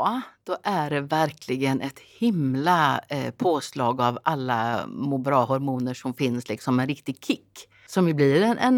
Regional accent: Vimmerby, Kalmar County, Sweden; Jag kommer från Vimmerby i Småland, nordöstra Småland. Så jag drar väl kanske lite mer åt det östgötska, lite breda vokaler. När jag träffar folk från Vimmerby så kommer jag kanske lite mer in i den dialekten.

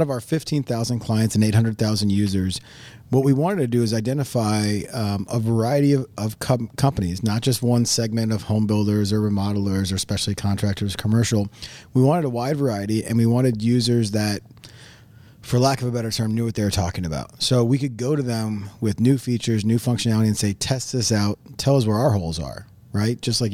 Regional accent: St. Paul, Minnesota, United States; born there; I was born in St. Paul, Minnesota.

